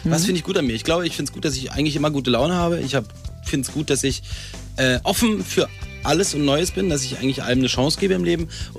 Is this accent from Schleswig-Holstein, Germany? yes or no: yes; Fehmarn, Schleswig-Holstein, Germany; also born or lived in Berlin; Ich hatte ja das Glück, dass ich auf Fehmarn groß werden durfte.